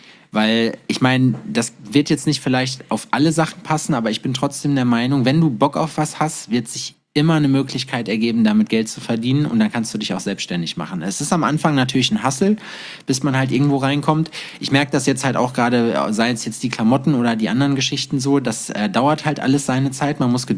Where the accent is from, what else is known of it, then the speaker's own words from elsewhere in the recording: North Rhine-Westphalia, Germany; born there; Na, ich bin Westfale, ich bin gebürtiger Westfale und ja, ich bin Wahlthüringer.